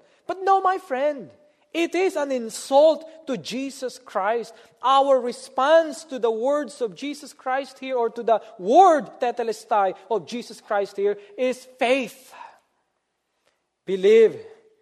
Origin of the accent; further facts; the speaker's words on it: Philippines; I grew up in the Philippines. When Holy Week comes, especially on Good Friday, many people in the Philippines would literally have themselves crucified.